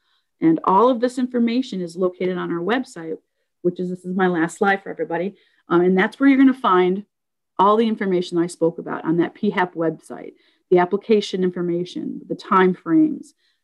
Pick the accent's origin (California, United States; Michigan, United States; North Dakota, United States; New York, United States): New York, United States; And I know I talked really fast because I'm from New York and that's what I do.